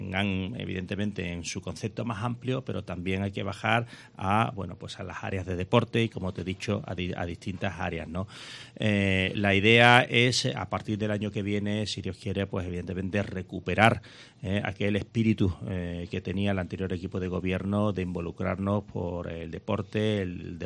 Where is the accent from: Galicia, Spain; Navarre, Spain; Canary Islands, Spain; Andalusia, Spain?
Andalusia, Spain; Cádiz; Como buen gaditano, evidentemente así lo deseo.